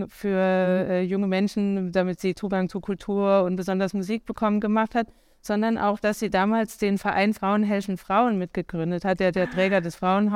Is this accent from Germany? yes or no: yes; Idar-Oberstein, Rhineland-Palatinate, Germany; In der Zeit, in der ich im Ausland gelebt habe, wenn man mich gefragt hat, wo ich herkomme, wenn ich dann gesagt habe, aus Idar-Oberstein